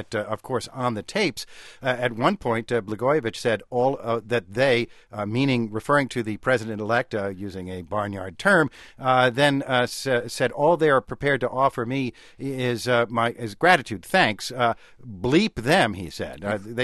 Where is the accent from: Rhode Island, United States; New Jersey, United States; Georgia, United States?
New Jersey, United States; Hey, I'm from New Jersey, home to Boss Haig years ago, and epicenter of the Abscam scandal.